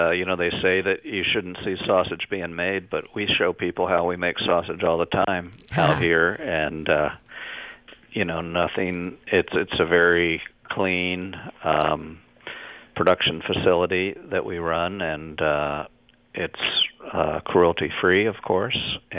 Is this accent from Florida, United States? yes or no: no; Maryland, United States; You know, I grew up on the Chesapeake Bay, and the Eastern Shore was this, still is, a region where there's a lot of chickens raised